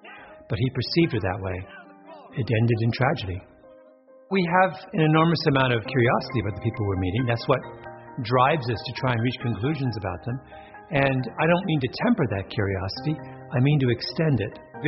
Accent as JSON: {"language": "English", "region": "Ontario", "country": "Canada", "tie": "born or raised there", "said": "I grew up in Southern Ontario in the 70s."}